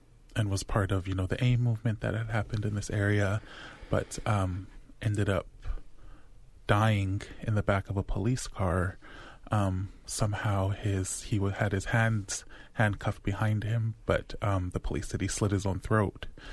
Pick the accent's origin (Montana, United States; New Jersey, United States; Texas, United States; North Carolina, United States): Montana, United States; Browning; I would tell people, you know, I'm Blackfeet, I'm from Browning, and of course, you know, non-Indigenous people know, we just have that connection.